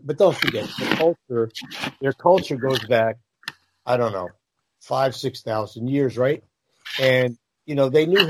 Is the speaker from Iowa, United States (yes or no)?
no; New York City, New York, United States; I grew up downtown in New York City, where there was Chinatown